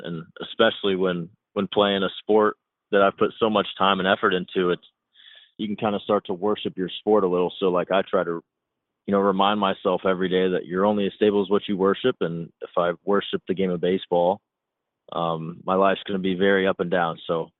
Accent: Woodstock, Georgia, United States; Yeah, so I was born and raised in Woodstock, Georgia. I had an older and younger brother, so I was the middle child. There's five of us.

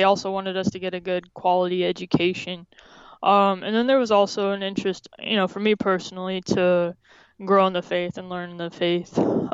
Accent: San Antonio, Texas, United States; I grew up in San Antonio, Texas. I grew up with my parents, and I have 3 siblings.

